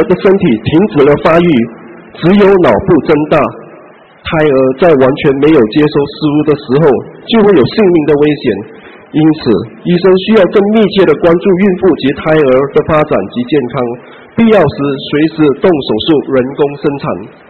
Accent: Malaysia; 我是来自马来西亚

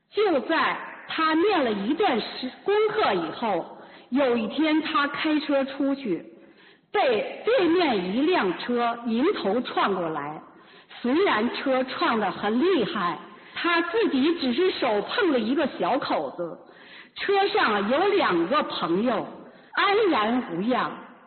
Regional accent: Beijing, China; 我是来自北京的

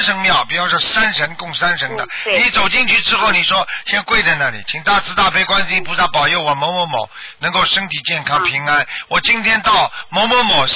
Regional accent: China; 我是中国人，对不对啊？然后我们中国人是一家，

